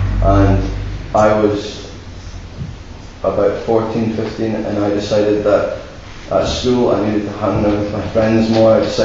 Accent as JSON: {"language": "English", "region": "Scotland", "country": "United Kingdom", "tie": "born or raised there", "said": "Now, I was born in a Christian family in Shetland. That's where I'm from. I'm from Shetland Isles, right at the top of Scotland. I was born into a Christian family. I was born on the 18th of November, 1992. So as you can guess, I'm 18."}